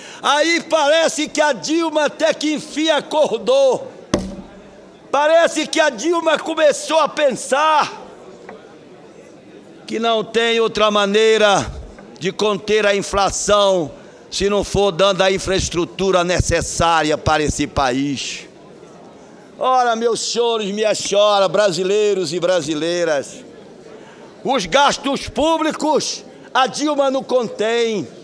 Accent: Pará, Brazil; Meu caro Eduardo, na minha terra, no Pará, no meu querido Pará, a farinha de mandioca cresceu R$ 146 nesses últimos meses.

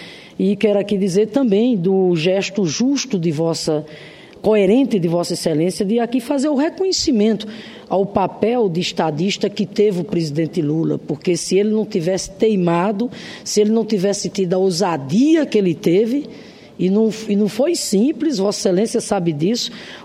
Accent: Paraíba, Brazil; Você nessa sabe, eu sou lá do Curimataú, né? Sei o que é as agruras da seca, porque vivi na pele o ano de 1970.

